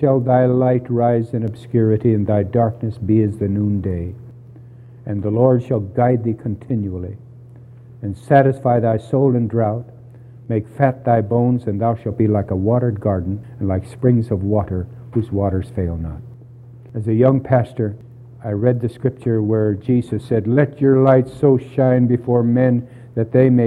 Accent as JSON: {"language": "English", "region": "California", "country": "United States", "tie": "born or raised there", "said": "As a young man, I grew up in Southern California."}